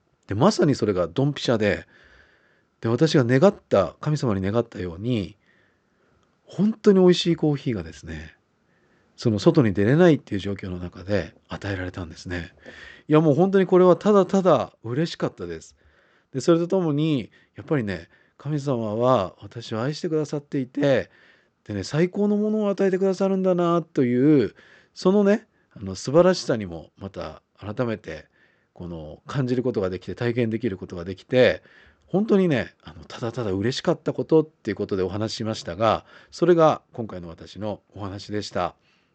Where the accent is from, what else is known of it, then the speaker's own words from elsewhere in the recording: Niigata, Japan; 地元私新潟なんですけれども、